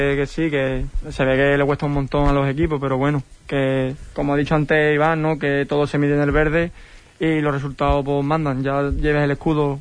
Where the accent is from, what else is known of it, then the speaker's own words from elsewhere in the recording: Huelva, Andalusia, Spain; Yo, por ejemplo, que soy de Huelva